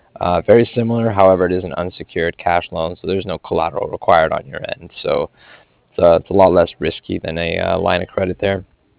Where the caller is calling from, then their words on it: Cardiff, Wales, United Kingdom; I was calling from Cardiff.